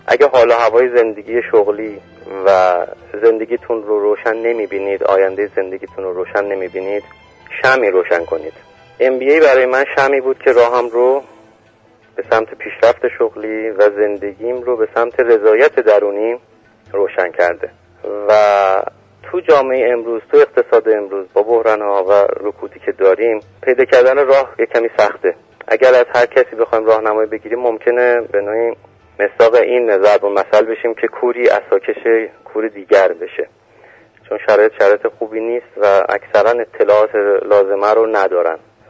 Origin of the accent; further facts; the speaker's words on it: Tehran, Tehran Province, Iran; born there; 46 سالمه، زادگاهم تهران